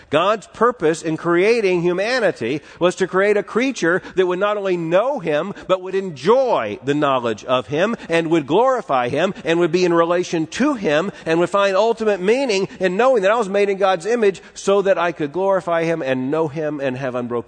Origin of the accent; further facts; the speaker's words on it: Florida, United States; I grew up in South Florida. I went camping in the Everglades.